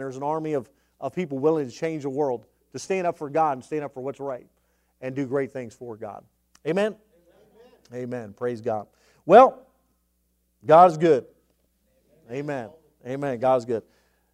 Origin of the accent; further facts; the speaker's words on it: Brayton Township, Pennsylvania, United States; I'm from Brayton Township. I'm not from B. I'm from Brayton Township, but I went to Beaver.